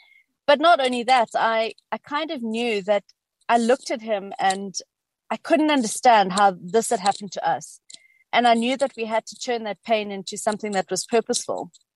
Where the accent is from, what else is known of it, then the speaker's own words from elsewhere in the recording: South Africa; And I also felt that as a South African living in almost a more developed part of Africa than many other countries